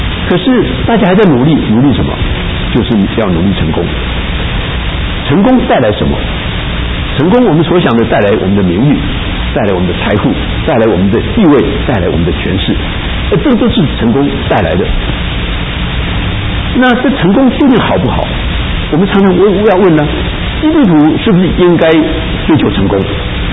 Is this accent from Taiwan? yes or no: no; China; 对我们中国人太不公平了嘛